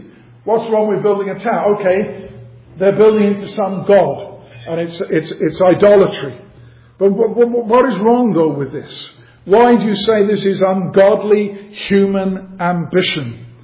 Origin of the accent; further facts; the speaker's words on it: London, United Kingdom; I was born in London. I'm proud. I can say I'm a Londoner.